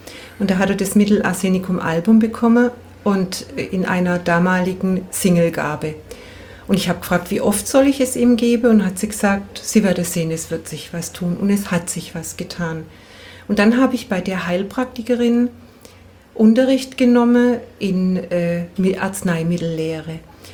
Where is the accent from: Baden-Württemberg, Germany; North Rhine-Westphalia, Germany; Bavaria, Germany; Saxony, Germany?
Baden-Württemberg, Germany; Bad Friedrichshall; Ich komme aus Bad Friedrichshall